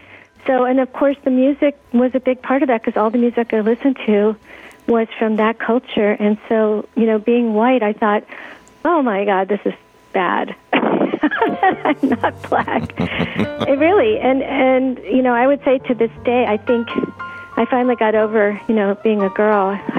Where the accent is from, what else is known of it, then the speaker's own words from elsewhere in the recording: Washington, District of Columbia, United States; I grew up in Washington, D.C., and where I grew up was predominantly a black neighborhood